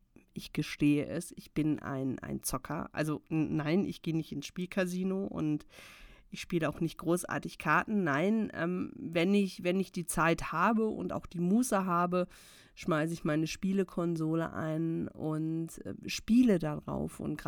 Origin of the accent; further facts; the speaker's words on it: North Rhine-Westphalia, Germany; ich bin im Ruhrgebiet groß geworden und wir hatten so einen typischen Aschehof, also Ruhrgebiet.